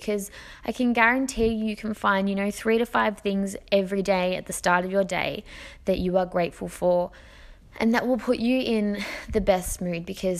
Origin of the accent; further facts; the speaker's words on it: Melbourne, Victoria, Australia; born there; So I was born in Melbourne, and we moved around quite a lot.